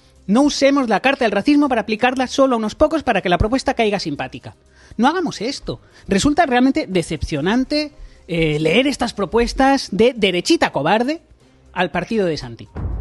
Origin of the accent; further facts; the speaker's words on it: Spain; ¡Que somos españoles, coño! ¡Somos españoles!